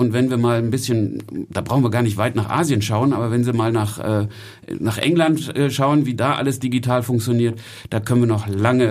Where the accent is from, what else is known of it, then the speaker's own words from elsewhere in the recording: Berlin, Germany; Und ich komme jetzt aus Berlin